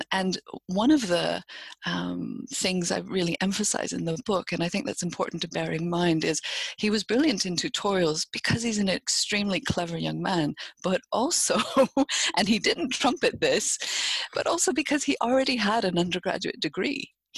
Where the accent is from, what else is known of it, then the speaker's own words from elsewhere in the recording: Canada; I grew up in French-speaking Canada, and I'm 43 years old